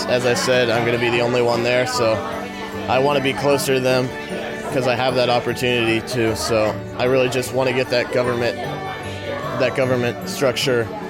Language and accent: English; Edmond, Oklahoma, United States; I'm 15 years old, and I'm from Edmond, Oklahoma.